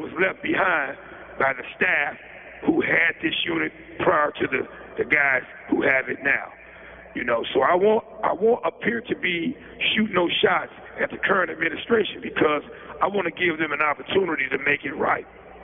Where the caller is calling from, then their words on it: Westville, Indiana, United States; I am calling in from the Westville Correctional Facility in Indiana.